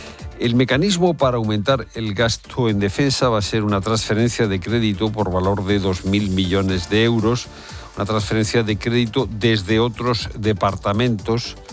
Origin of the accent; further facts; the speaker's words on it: Andalusia, Spain; Un día para que los andaluces nos sintamos ofendidos, porque nos maltratan por nuestro acento.